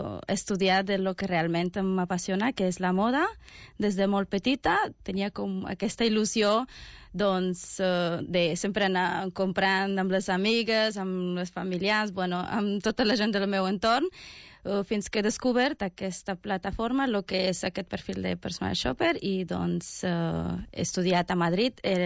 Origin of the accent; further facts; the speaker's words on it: Romania; Catalan is a second language; now in Spain; Soc de Romania